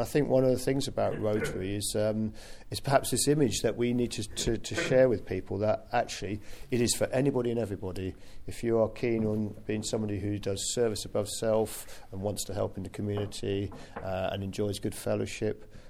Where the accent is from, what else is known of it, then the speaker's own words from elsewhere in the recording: Norwich, East of England, United Kingdom; I came back to Norwich, which is my hometown, and you sort of realise you come back and, oh, you don't know anybody.